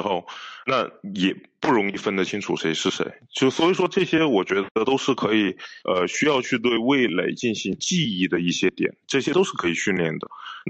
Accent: Chongqing, China; moved away as an adult; 我是一个重庆人，那就意味着我从小在17岁之前，我吃的所有的东西，包括食堂里面的饭，都是辣的。到了广东之后

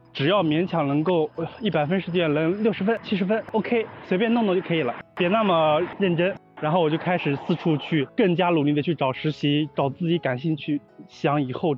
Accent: Anhui, China; 我大学都是在本省内就读的，其实我就是安徽的

